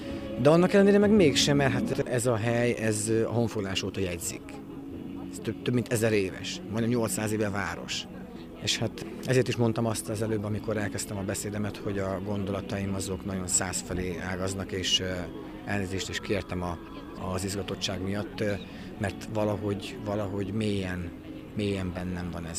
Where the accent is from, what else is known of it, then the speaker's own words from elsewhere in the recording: Szabolcs-Szatmár-Bereg, Hungary; Nekem például a rokonságomnak az egyik része az Romániában él még a mai napig, és hát az, hogy én Szabolcs-Szatmár-Bereg megyei vagyok